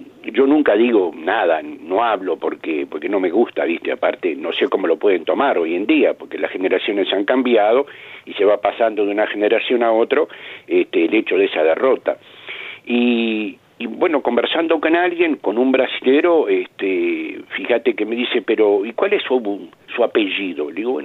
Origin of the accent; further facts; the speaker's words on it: Uruguay; also born or lived in Italy; Yo nací en Italia y yo no sabía nada del Mundial de Maracaná. Para mí, papá era un jugador de la Roma. Y yo me vengo a enterar, vengo a entrar en el túnel del tiempo de Maracaná con 9 años cuando regreso a Uruguay